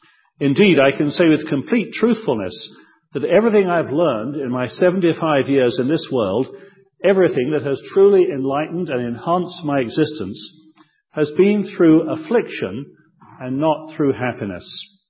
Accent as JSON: {"language": "English", "town": "Croydon", "region": "London", "country": "United Kingdom", "tie": "born or raised there", "said": "He was also incidentally born in my hometown of Croydon in England"}